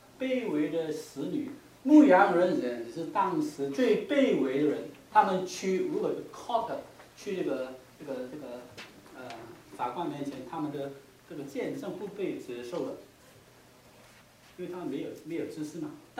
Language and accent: Chinese; China; 就是好像我们中国人的这个对联啊，春节的时候对联两个在门口写的